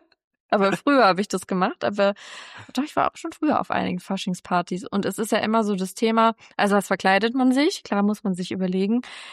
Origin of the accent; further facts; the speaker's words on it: Southern Germany, Germany; Aber wir kommen ja beide aus Süddeutschland, deswegen kennen wir es natürlich.